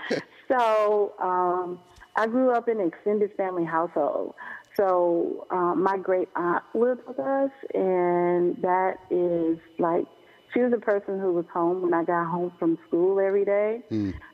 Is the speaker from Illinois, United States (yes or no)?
yes; Chicago, Illinois, United States; I'm from Chicago.